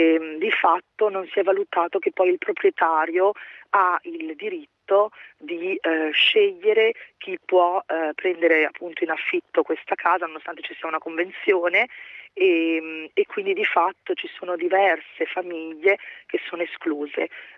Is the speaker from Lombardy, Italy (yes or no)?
no; Modena, Emilia-Romagna, Italy; io sono originaria di Modena, quindi comunque ecco, in Emilia da sempre